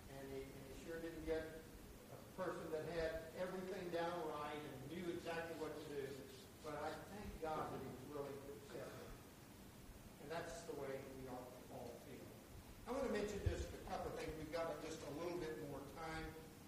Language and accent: English; Texas, United States; I grew up in Texas, and I'm telling you, there's nothing worse than those dumb Yankees, is there?